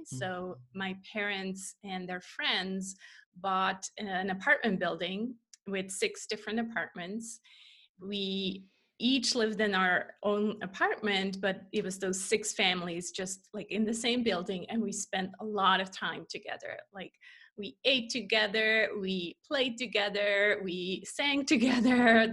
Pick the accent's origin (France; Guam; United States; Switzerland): Switzerland; German-speaking Switzerland; first language German; English is a second language; And my mother tongue is actually German. So I grew up in the Swiss German part of Switzerland.